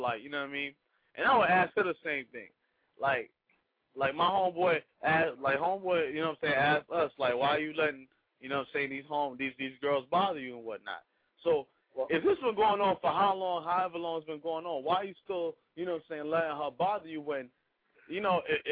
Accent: Brooklyn, New York, United States; I'm from Brooklyn.

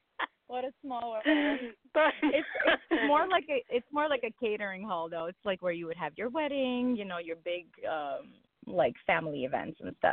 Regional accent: Queens, New York, United States; I grew up in Queens. Now I currently live in Long Island, and I sing all the time.

